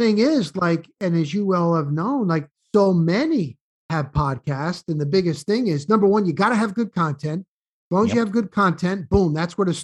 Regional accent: New Jersey, United States; Now, I grew up in the New Jersey area, North Jersey, right outside of, well, not right outside of New York City, about an hour outside of New York City.

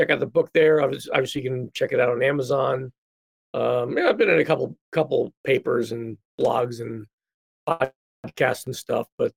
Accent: East Coast, United States; See, I grew up on the East Coast, and I prefer East Coast pizza.

